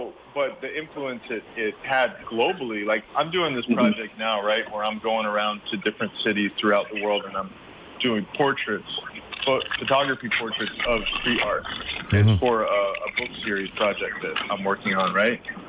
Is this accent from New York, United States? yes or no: yes; Brooklyn, New York, United States; I grew up in Brooklyn, yep.